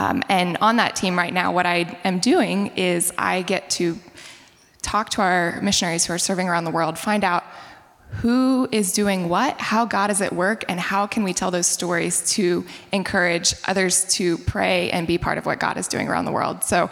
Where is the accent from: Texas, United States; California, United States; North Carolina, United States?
North Carolina, United States; and I'm from North Carolina, so not too far away.